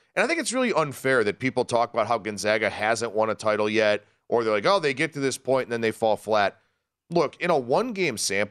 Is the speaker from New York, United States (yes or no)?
no; Ohio, United States; And Columbus, you know, back from my home state of Ohio, they are abominable defensively.